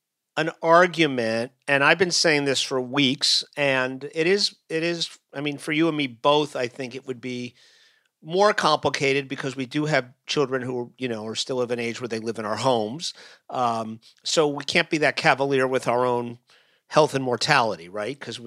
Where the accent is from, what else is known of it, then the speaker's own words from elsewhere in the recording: New York, United States; I just, as a New Yorker, I think about New York on this granular level